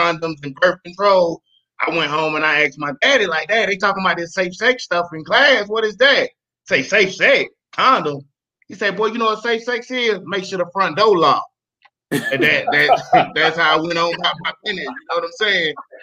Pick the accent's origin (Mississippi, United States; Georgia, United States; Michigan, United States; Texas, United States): Georgia, United States; also born or lived in New Jersey; I'm originally from Georgia. Well, I was born in Jersey.